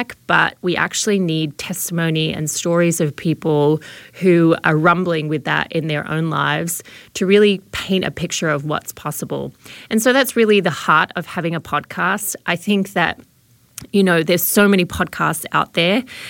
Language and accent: English; Melbourne, Victoria, Australia; accent: Australian; now in United States; as you can probably tell from my probably watered down accent, I am from Melbourne, Australia, and I love my Aussies. I've been living in California for the last 10 years nearly